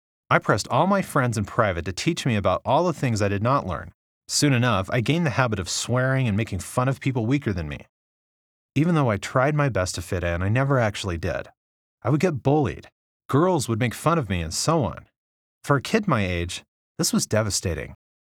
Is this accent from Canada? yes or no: yes; Vancouver, British Columbia, Canada; born there; I was born in Vancouver, Canada. My family, who were Roman Catholics, raised me as a Roman Catholic until I was 12 years old. I've been Muslim for approximately 6 years